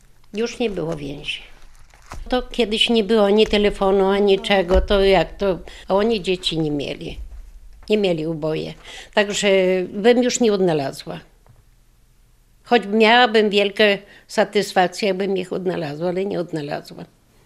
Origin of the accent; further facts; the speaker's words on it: Zwojce, Lublin Voivodeship, Poland; jestem ze Zwojca. Byłam wywieziona, wagonamiśmy wywożone byli i do Siedlec dojechaliśmy